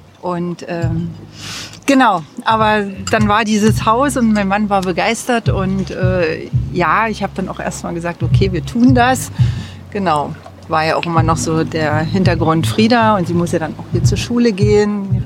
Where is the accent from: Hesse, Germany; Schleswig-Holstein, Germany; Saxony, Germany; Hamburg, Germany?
Saxony, Germany; Weißwasser; moved away as an adult; also born or lived in Bavaria; now in Klitten, Germany; ich stamme aus Weißwasser, bin dann mit 20 Jahren auch weggegangen, 20 Jahre in Bayern gelebt.